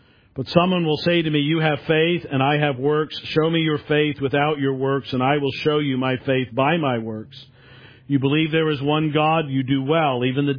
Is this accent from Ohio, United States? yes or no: no; New York, United States; Now, I'm from New York. In New York, it was almost easier in some ways to be a Christian because so few people even professed it.